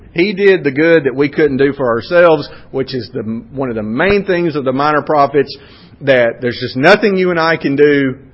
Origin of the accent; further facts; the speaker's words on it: Winfield, Alabama, United States; accent: North Alabama; I mean, I sound like I'm from North Alabama because where did I grow up?